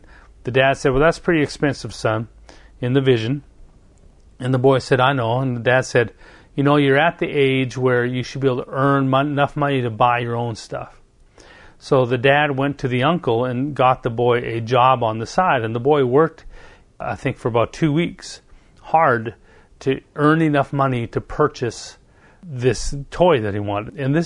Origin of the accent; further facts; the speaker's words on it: Canada; now in United States; I couldn't get a job being Canadian in the United States. I couldn't work.